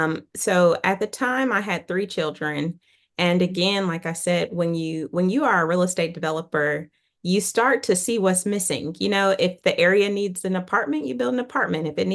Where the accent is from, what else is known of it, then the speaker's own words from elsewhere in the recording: Oakland, California, United States; I grew up in Oakland. And so my grandmother's house that we spent a lot of time in was mouse infested.